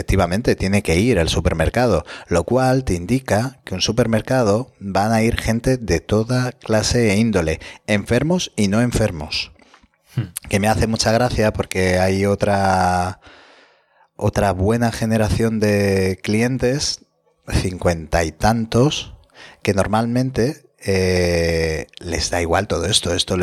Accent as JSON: {"language": "Spanish", "country": "Spain", "said": "Y como somos españoles, el miércoles ya se nos ha olvidado."}